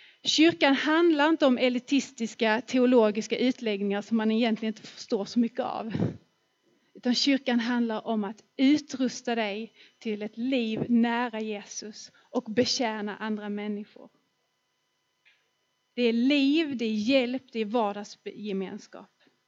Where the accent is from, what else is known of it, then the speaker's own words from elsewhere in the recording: Skåne, Sweden; Så att hemma i Skåne, när vi har varit där hemma.